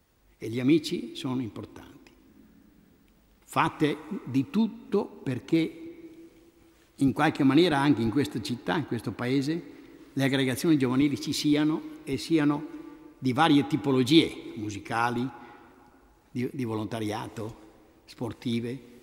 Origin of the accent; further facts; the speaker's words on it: Verona, Veneto, Italy; Io vengo da Verona, per cui mio papà erano 12 fratelli, contadini, e quindi lì c'era l'azienda